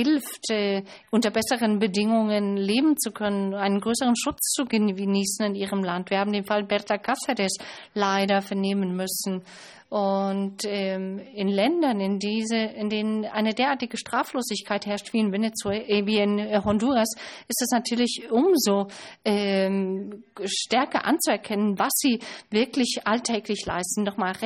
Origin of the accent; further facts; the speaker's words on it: Italy; now in Berlin, Germany; Ich bin Italiener, lebe schon seit langer Zeit hier in Berlin, habe viele Kontakte zu Lateinamerika